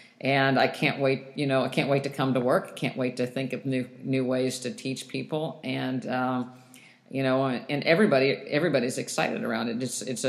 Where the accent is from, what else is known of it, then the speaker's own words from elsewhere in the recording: West Virginia, United States; I grew up in West Virginia.